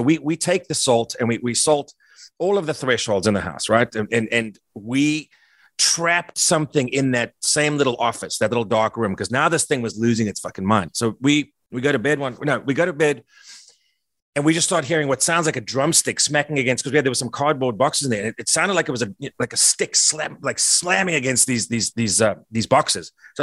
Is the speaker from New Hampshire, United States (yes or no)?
yes; New Hampshire, United States; now in Brentwood, United States; she came from Tulsa and I came from New Hampshire, and we decided we'd sort of go somewhere in the middle. So we moved to Nashville and we bought a house in Brentwood.